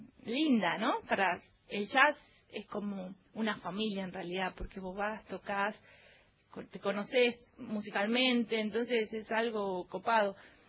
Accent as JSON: {"language": "Spanish", "region": "Salta", "country": "Argentina", "said": "Yo soy salteña."}